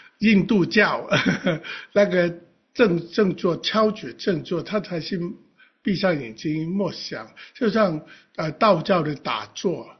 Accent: China; 我们中国人的观念叫做活在当下

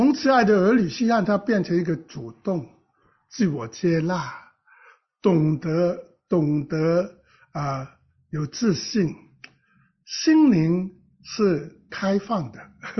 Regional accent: China; 我们中国的孩子很多都是爸爸妈妈说叫伯伯，叫爷爷，都是唯唯诺诺的。所以我们是在这种打压的环境长大的

